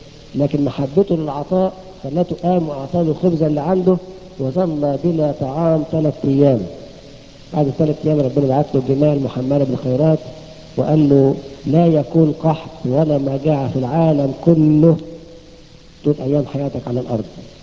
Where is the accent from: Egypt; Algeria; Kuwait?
Egypt; انا فاكر عندنا في مصر زمان كان انسان غني جدا ما دفعش عشور.